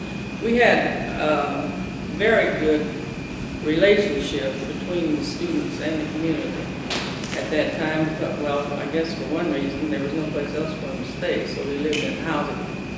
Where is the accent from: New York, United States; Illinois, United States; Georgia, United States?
Illinois, United States; Champaign; And I said, I'm from Champaign.